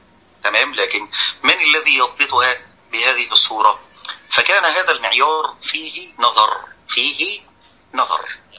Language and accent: Arabic; Egypt; التي نقرأ بها في بلدنا مصر